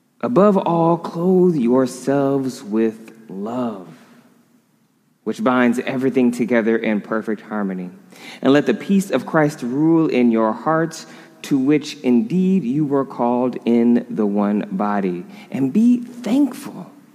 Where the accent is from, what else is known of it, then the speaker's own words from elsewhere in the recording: Michigan, United States; moved away as an adult; now in California, United States; You know, I'm originally from Michigan, and one of the strange things that it took me a little while to get used to when I moved here to go to graduate school, to move to California